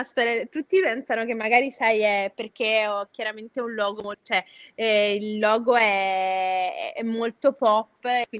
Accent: Naples, Campania, Italy; now in Milan, Italy; io comunque cerco sempre di supportare la mia terra in qualche modo, no? Perché nonostante io viva da tantissimi anni a Milano, per me Napoli è anche una città molto importante

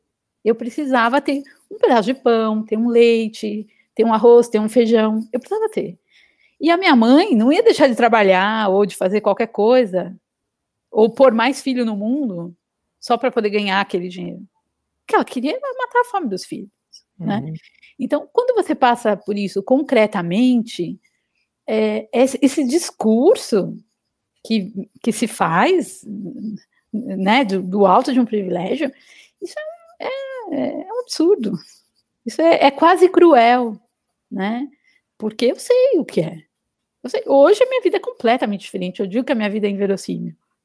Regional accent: São Paulo, Brazil; minha mãe, meu pai e quatro irmãos, e vieram para São Paulo. E eu nasci em São Paulo.

